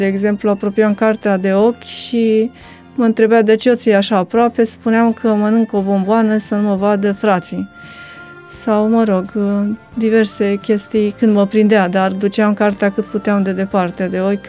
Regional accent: Drăgănești-Vlașca, Teleorman, Romania; born there; M-am născut în Comoara Drăgănești, Vlașca, județul Teleorman. Am avut o copilărie obișnuită.

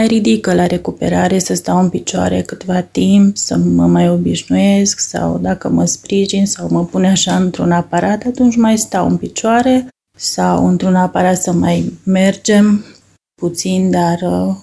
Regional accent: Oradea, Bihor County, Romania; Din Oradea.

